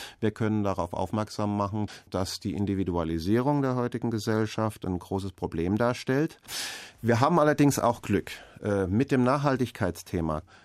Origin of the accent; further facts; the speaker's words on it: Germany; da sind wir Deutsche sowieso schon relativ weit vorne dran im Tolerieren von Konflikten und Nein-Sagen